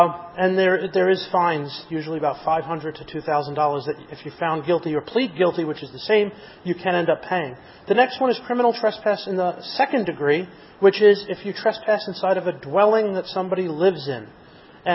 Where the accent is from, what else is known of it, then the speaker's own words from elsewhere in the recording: New York, United States; because I come from New York State.